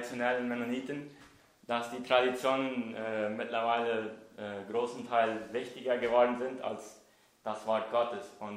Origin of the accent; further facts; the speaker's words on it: Paraguay; ich komme aus Paraguay. Ich bin da von den Mennoniten, die einmal her aus Deutschland ausgezogen sind und dann, ich denke, nach Russland, Kanada und von Kanada nach Paraguay.